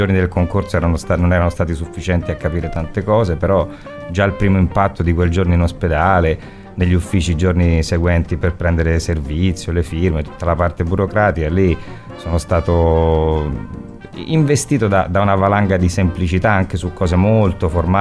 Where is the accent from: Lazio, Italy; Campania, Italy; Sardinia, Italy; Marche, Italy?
Lazio, Italy; Rome; Io sono nato a Roma, ci ho vissuto i miei primi 31 anni della vita e quindi da romano so navigare in quel mare.